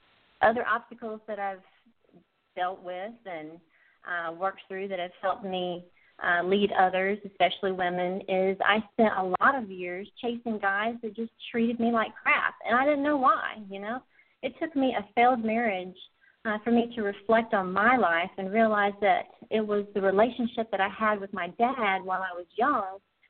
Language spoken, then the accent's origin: English; North Carolina, United States; I was raised in North Carolina, and I joined the military in 1996.